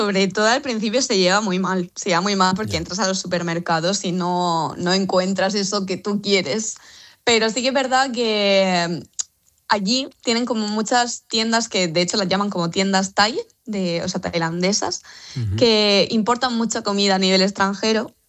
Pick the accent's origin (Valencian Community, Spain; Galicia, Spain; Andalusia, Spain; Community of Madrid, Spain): Valencian Community, Spain; Albatera; Yo soy de Alicante, de un pueblecito que se llama Albatera, en la Vega Baja.